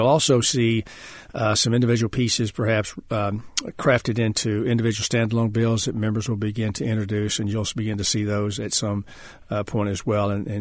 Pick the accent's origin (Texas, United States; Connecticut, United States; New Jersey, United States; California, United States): Texas, United States; I think, well, I'm a chairman from Texas.